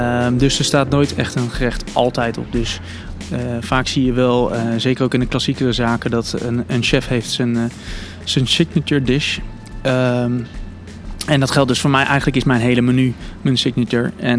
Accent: The Hague, South Holland, Netherlands; Ik kom uit Den Haag.

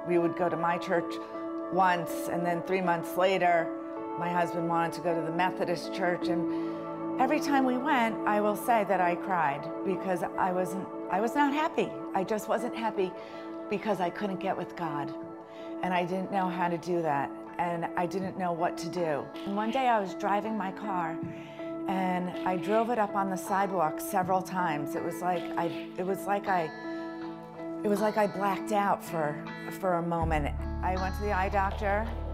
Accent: New York, United States; moved away as an adult; I'm from New York. My husband and I moved down here 15 years ago.

